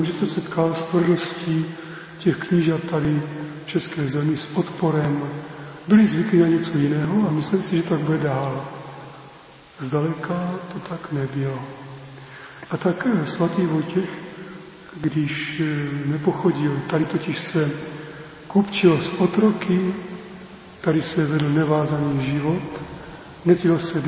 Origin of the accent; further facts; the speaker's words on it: Moravia, Czechia; Ještě víte, to se říkávalo u nás na Moravě.